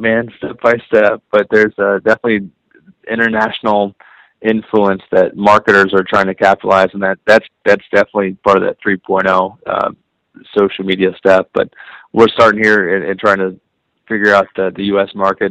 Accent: Kansas, United States; I grew up in Kansas

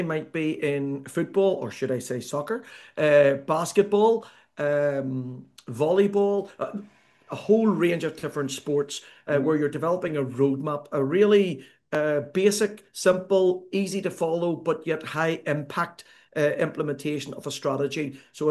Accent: Ireland; accent: Irish; Hopefully, I will talk quite slow with my Irish accent because when I get excited, it goes a little bit quicker.

